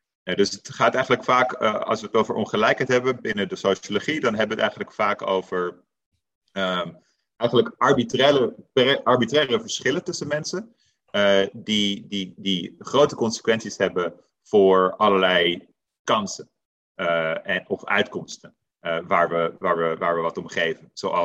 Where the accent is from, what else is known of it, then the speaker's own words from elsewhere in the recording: Amsterdam, North Holland, Netherlands; also born or lived in United States / London; ik ben geboren getogen in Amsterdam. Heb daar gestudeerd, ben uiteindelijk in Amerika beland, aan Harvard, waar ik ben gepromoveerd, een tijdje les heb gegeven ook. Ik heb ook in Londen gewoond en gewerkt.